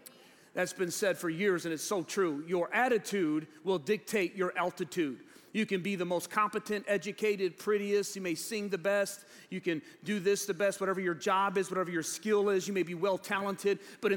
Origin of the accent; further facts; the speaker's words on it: United States; Yeah, we're American citizens, and I know there's a lot of debate going on right now about citizenship in our country.